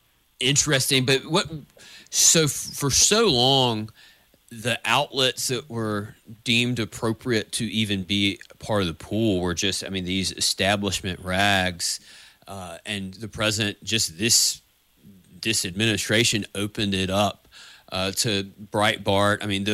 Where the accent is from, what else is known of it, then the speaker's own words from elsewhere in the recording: Monroeville, Alabama, United States; But when I explain that I'm from Monroe County or Monroeville, and people ask me where I'm from, some who are vaguely familiar, you know, I'll say Southwest Alabama